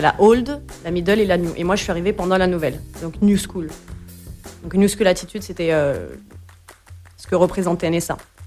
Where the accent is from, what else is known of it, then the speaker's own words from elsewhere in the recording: Villefontaine, Auvergne-Rhône-Alpes, France; also born or lived in Vénissieux; je suis de Villefontaine en Haute-Isère, à côté de Lyon. Je suis née sur Vénissieux.